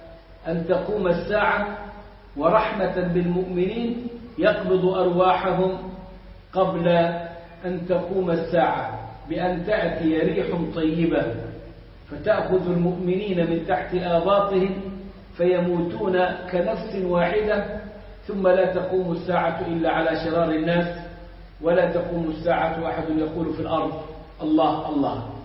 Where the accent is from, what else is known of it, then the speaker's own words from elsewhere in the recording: Egypt; إحنا عندنا في مصر الخطبة والدرس، اللي ما نكملوش في الخطبة نكمله في الدرس